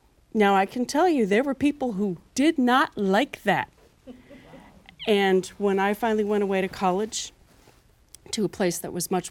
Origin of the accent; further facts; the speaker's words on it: New Hampshire, United States; So I grew up in New Hampshire, and my family was the black family in the school district of five towns.